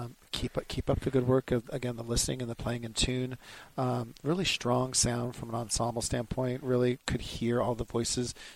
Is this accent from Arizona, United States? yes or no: no; Pleasanton, California, United States; I'm from Pleasanton, California